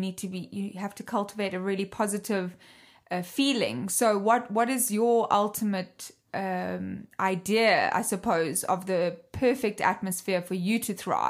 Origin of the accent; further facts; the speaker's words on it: South Africa; I'm South African, as you can hear.